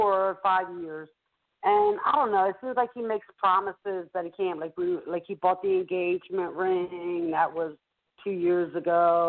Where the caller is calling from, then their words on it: Philadelphia, Pennsylvania, United States; yes, I'm calling from Philadelphia.